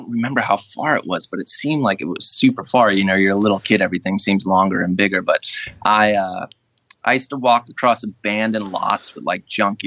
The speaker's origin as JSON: {"language": "English", "town": "Queens", "region": "New York", "country": "United States", "tie": "born or raised there", "said": "I grew up in Queens. You know, I think it was a really interesting time, especially when I was a young kid."}